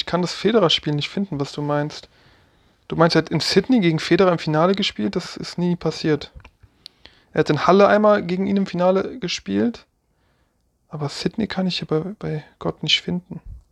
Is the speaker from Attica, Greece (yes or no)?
yes; Athens, Attica, Greece; German is a second language; Griechische Hauptstadt, doch Athen, hatte ich recht, ja. Ja, jetzt hör mal, ist doch meine Heimat.